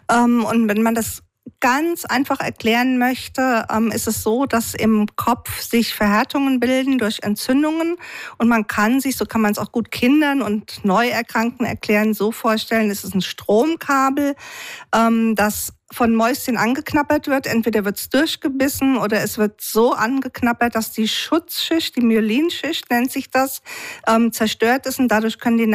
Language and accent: German; Mainz, Rhineland-Palatinate, Germany; aus Mainz, ein echtes Benzer Mädchen.